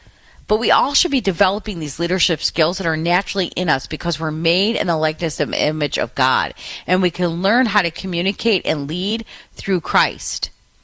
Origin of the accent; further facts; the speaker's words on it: Detroit, Michigan, United States; Just 56 degrees right here in my hometown of Detroit and cloudy skies.